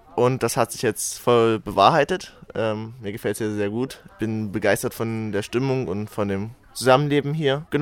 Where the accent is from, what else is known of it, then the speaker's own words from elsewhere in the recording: Leipzig, Saxony, Germany; Ich komme aus dem Nahen Osten, also Leipzig.